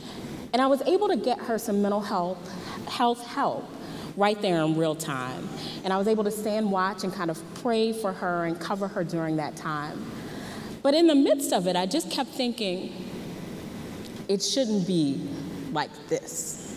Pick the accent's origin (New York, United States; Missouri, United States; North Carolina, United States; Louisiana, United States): Louisiana, United States; New Orleans; I know that a lot of you know that I am from New Orleans.